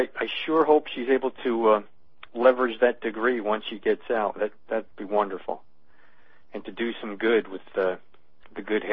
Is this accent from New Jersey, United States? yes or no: yes; New Jersey, United States; now in California, United States; having been a Northerner myself growing up in New Jersey, I find New Jersey difficult.